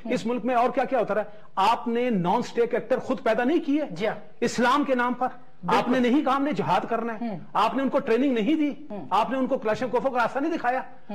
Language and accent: Urdu; Quetta, Balochistan, Pakistan; میرا چونکہ کوئٹہ سے تعلق ہے، جس علمدار روڈ کی آپ بات کرتے میرے پڑوس میں تھا سبیل